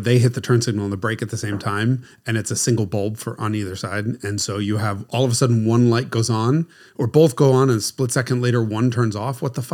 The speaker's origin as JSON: {"language": "English", "region": "New York", "country": "United States", "said": "And I'm a New Yorker"}